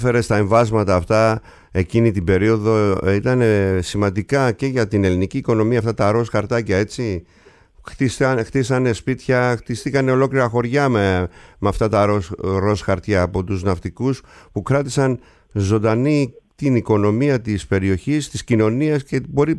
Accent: Kasos, South Aegean, Greece; ο οποίος κατάγεται από το νησί μου, από την Κάσο

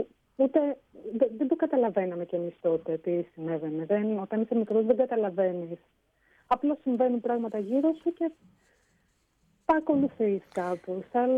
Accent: Kalamata, Peloponnese, Greece; Μεγαλώσαμε στην Καλαμάτα, και εγώ και η αδερφή μου. Οι γονείς πήραν μετάσταση εκεί

